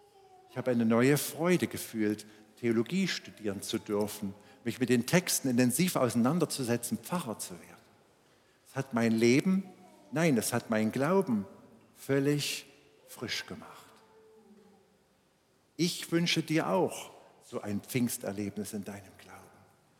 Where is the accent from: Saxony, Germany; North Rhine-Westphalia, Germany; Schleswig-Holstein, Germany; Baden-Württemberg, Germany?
Saxony, Germany; Schneeberg; ich bin in Schneeberg im Erzgebirge aufgewachsen in einer Pfarrersfamilie.